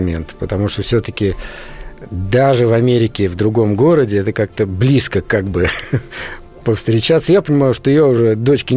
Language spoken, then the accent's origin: Russian; Moscow, Russia; я коренной москвич. Понимаете? Я вообще дитя Советского Союза.